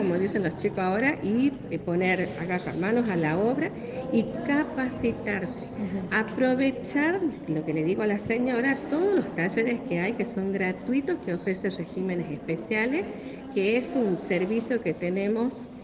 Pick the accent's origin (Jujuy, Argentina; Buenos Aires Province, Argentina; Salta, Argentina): Jujuy, Argentina; Perico; yo soy de acá de Perico, soy nacida en Perico, he vivido, he intentado trabajar acá y no hay caso, no puedo hacer que quedarme a vivir acá porque me gusta, tengo amigos, familia, todo.